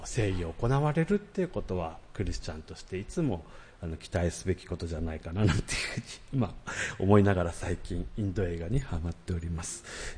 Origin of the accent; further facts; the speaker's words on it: Niigata, Japan; 新潟生まれ、新潟育ちで、大学卒業するまで新潟におり